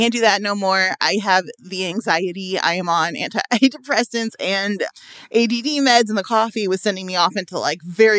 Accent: Midwest, United States; now in Los Angeles, United States; And I'm from the Midwest. So, you know, it's cold as H in the morning.

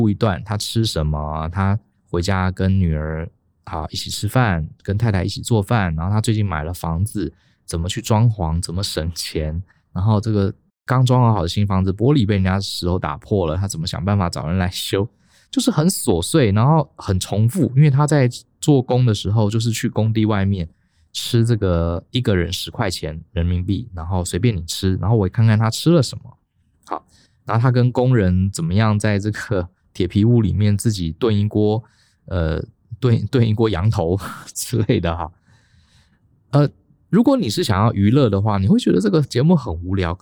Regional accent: Taiwan; 他会站在我们台湾人立场

